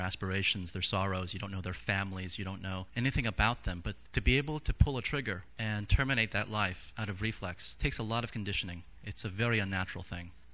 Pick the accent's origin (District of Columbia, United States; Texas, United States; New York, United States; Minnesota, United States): District of Columbia, United States; Washington; I was brought up in Washington, D.C. in the suburbs.